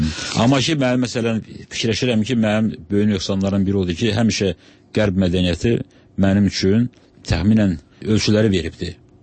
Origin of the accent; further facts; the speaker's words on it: Baku, Azerbaijan; Hərçən Bakıda anadan olmuşam, sonra uşaq vaxtı rayonda olsam, sonra Bakıda yaşanmışam.